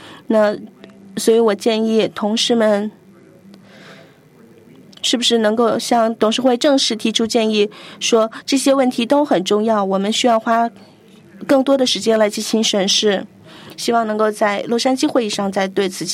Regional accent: Thailand; Chinese is a second language; 那因为比如说泰国，我们英语都不是我们的第二语言，所以呢我们要用自己的语言

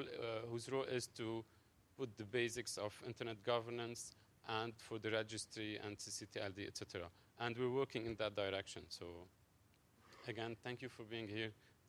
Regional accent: Lebanon; from Lebanon.

